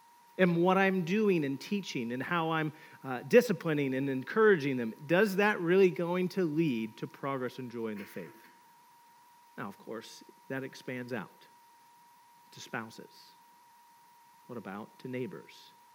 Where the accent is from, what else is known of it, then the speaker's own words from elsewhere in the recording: the South, United States; Let me give a fun analogy because I'm from the South.